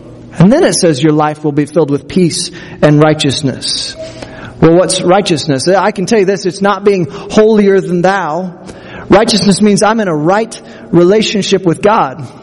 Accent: Midwest, United States; I grew up in the Midwest, and it seemed like we were the home team.

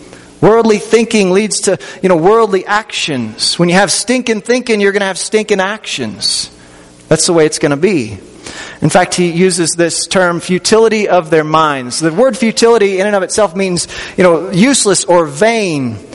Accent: Kansas, United States; Either way, grew up in southeast Kansas.

